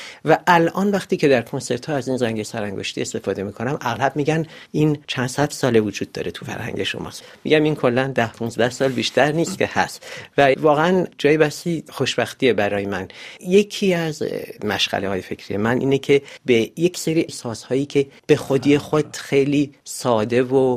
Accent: Iran; moved away; همونطوری که من موقعی که از ایران اومدم یه آدم دیگه بودم، الان یه آدم دیگه‌ام

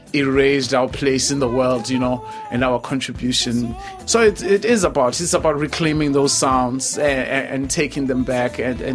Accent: South Africa; And just growing up in the South African landscape

